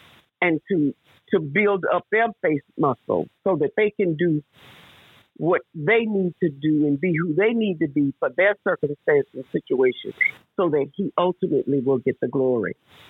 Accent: Houston, Texas, United States; first of all, I'm from Houston, Texas, and I am grateful for so many things.

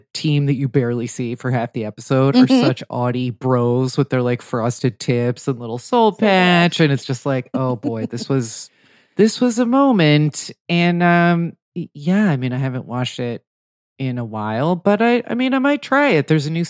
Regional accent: New Jersey, United States; I'm also from New Jersey.

